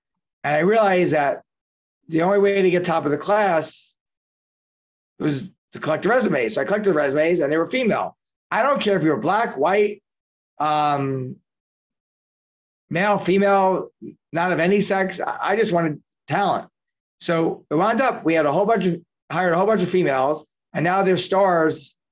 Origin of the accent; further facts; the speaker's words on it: Queens, New York, United States; born there; I was born in Bayside, Queens. My parents lost their job.